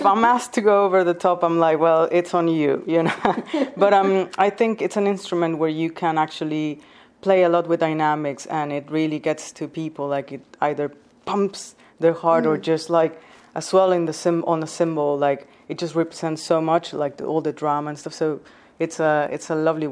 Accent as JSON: {"language": "English", "country": "Mexico", "lives_now": "United Kingdom", "said": "I come from Mexico. I've been living in the UK for 13 years now."}